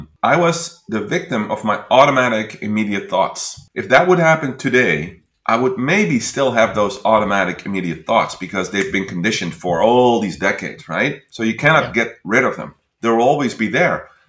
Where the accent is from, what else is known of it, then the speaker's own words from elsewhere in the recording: Netherlands; English is a second language; I'm Dutch, right? I'm from the Netherlands, and we are very straight in the Netherlands. We can be very direct.